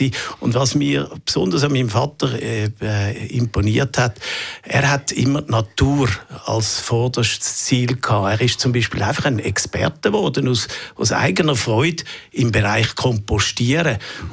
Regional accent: Zurich, Switzerland; Aber ich bin in Zürich aufgewachsen

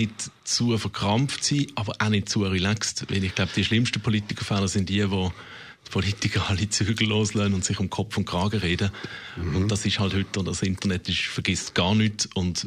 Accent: Basel, Basel-Stadt, Switzerland; Und, wenn man als Basler nach Zürich eingeladen wird, dann sollte man sich gut vorbereiten.

